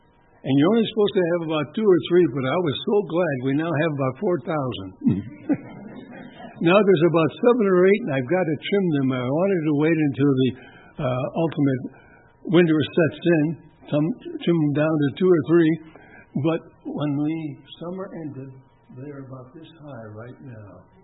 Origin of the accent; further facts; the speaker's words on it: Chicago, Illinois, United States; also born or lived in Michigan; now in Kentucky, United States; Now, I grew up in Chicago and lived in Michigan and all the rest of that.